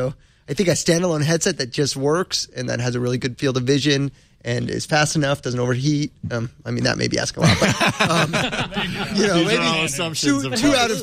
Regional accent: Phoenix, Arizona, United States; So I am from Phoenix, Arizona, where ridiculous amounts

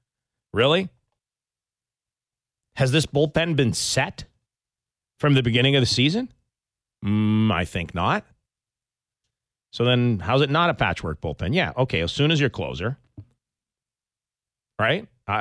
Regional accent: Toronto, Ontario, Canada; I'm from Toronto

